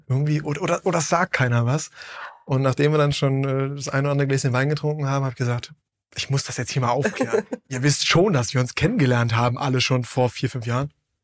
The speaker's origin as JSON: {"language": "German", "town": "Viersen", "region": "North Rhine-Westphalia", "country": "Germany", "said": "Ich komme aus Viersen. Ich bin 1,5 Stunden gefahren."}